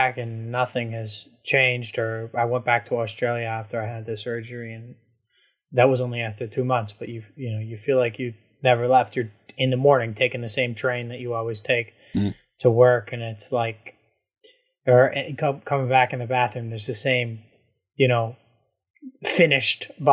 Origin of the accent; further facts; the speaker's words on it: New York, United States; I am not from New Jersey. That's a dig. I'm from New York. There's a sharp distinction. I've never been from New Jersey.